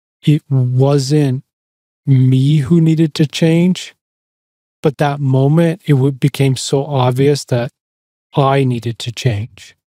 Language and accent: English; Ottawa, Ontario, Canada; also born or lived in Boston / Western Canada; so I'm from Canada. My whole life up to literally 2 years ago, I lived somewhere where there was snow. You know, I'm from Ottawa.